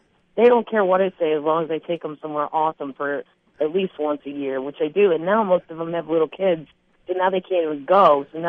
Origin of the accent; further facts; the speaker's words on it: Ireland; I'm too Irish to be told what to do by people who don't do it better than me.